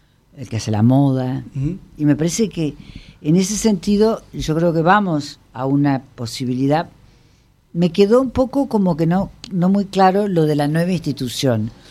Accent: Córdoba, Argentina; y yo soy cordobesa

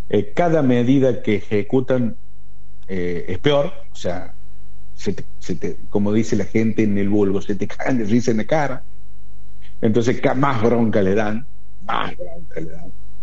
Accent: Argentina; yo no soy de nadie, yo soy argentina.

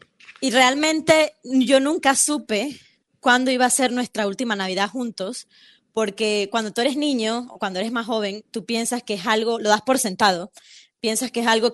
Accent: Trujillo, Venezuela; also born or lived in Mérida; yo vengo de la región de los Andes, que es el estado Mérida, pero yo crecí en Trujillo con mi hermano, con mi mamá y mi familia materna.

